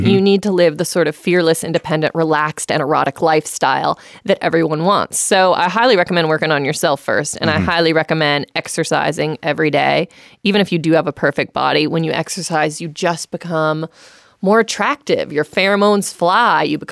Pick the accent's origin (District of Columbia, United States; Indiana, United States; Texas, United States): Texas, United States; Killeen; You know, I'm from Killeen, Texas.